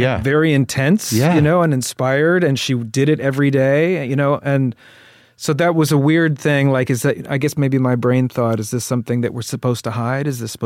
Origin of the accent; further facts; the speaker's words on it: Louisville, Kentucky, United States; In Louisville, Kentucky.